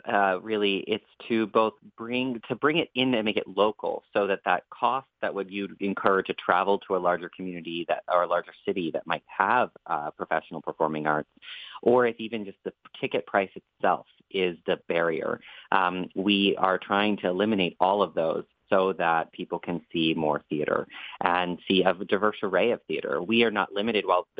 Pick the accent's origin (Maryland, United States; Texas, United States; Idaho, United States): Maryland, United States; Ocean City; I was born and raised in Ocean City in Berlin, Maryland